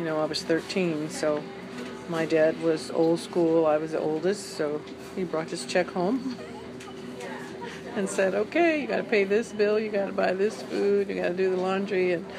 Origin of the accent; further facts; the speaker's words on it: Oakland, California, United States; born there; I was born in Oakland, California, post-World War II.